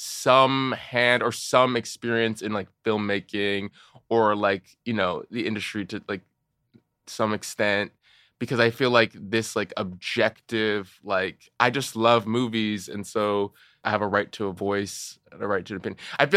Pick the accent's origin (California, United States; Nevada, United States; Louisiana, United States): California, United States; I grew up in Orange County, California.